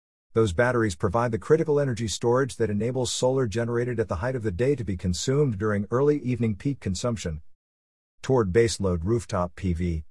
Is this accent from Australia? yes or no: yes; Victoria, Australia; still powers half of my home state of Victoria's grid